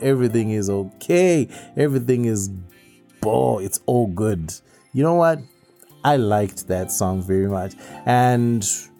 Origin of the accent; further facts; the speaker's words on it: Zimbabwe; obviously Vusamkai is from Zim. I'm from Zim. Come on.